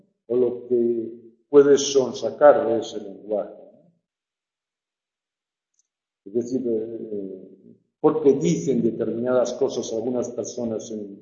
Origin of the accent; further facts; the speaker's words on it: Lugo, Galicia, Spain; porque yo soy de Galicia, de Lugo